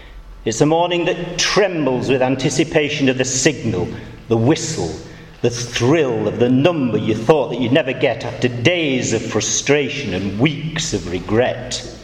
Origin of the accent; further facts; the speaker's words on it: Stockport, North West England, United Kingdom; I'm actually from the north. I'm from Stockport, so I can do it without fear of reprisals.